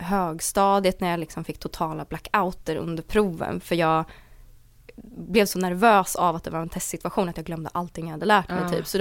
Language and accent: Swedish; Österåker, Stockholm County, Sweden; born or raised there